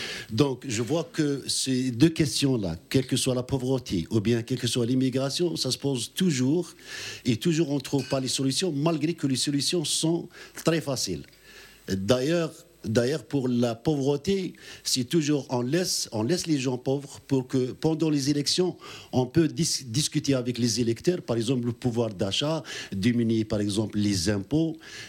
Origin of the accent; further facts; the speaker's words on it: Algeria; je suis algérien